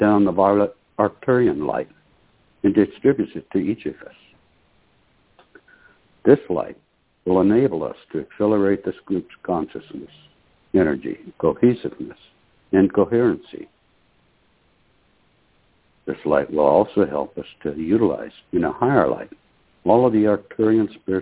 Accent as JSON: {"language": "English", "region": "Oklahoma", "country": "United States", "said": "Good evening. … from Oklahoma."}